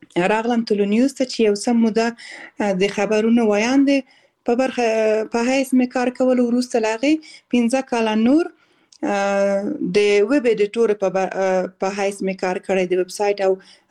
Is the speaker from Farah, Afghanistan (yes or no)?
no; Balkh, Afghanistan; born there; also born or lived in Khost / Kabul / Kunduz